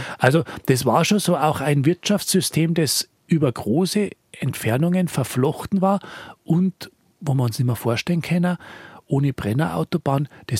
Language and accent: German; Bavaria, Germany; einer der ältesten Wallfahrtsorte bei uns in Südbayern, in Oberbayern, ist die Wallfahrt zum Heiligen Kreuz nach Scheiern.